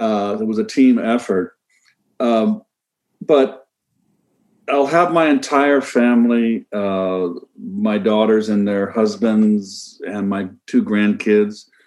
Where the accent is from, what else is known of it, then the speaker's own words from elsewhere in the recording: Pacifica, California, United States; And I grew up on the West Bay in Pacifica. So we kind of represented the entire Bay Area in that National League MVP